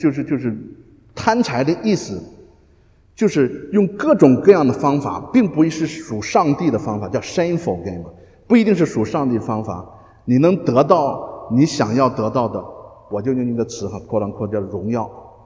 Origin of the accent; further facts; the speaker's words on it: China; 我们都干过，我们中国人几千年很多书在那边写的